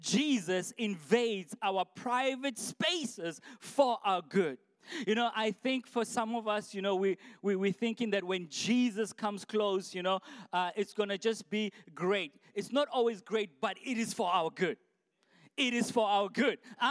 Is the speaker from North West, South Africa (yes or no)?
yes; Potchefstroom, North West, South Africa; English is a second language; I come from Potchefstroom. So my English is mixed with Afrikaans and Setswana.